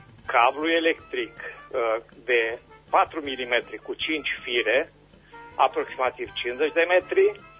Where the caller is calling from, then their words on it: Berzovia, Caraș-Severin, Romania; din Berzovia